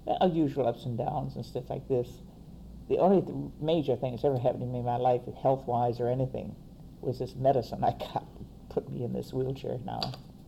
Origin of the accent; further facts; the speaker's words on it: Detroit, Michigan, United States; I was born in Detroit, Michigan, educated there, raised there, went to school there, worked there, and retired from Detroit, Michigan.